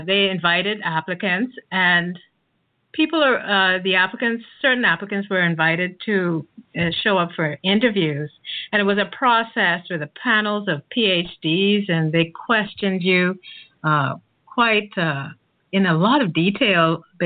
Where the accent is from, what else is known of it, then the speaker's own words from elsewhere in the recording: Nassau, New Providence, Bahamas; born there; Yes, I was. I was born in Nassau, Bahamas.